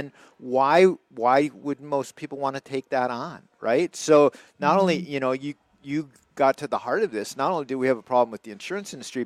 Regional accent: River Falls, Wisconsin, United States; like where I grew up in River Falls, right, you're going to have access to pretty good healthcare.

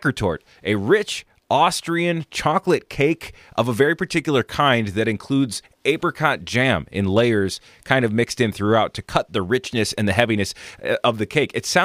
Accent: Midwest, United States; Of course, with that, I view that as an American from the Midwest.

